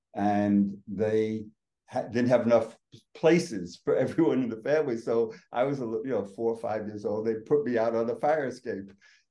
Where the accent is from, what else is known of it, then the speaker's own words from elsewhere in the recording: New York City, New York, United States; I grew up in a little town east of the Mississippi called New York City.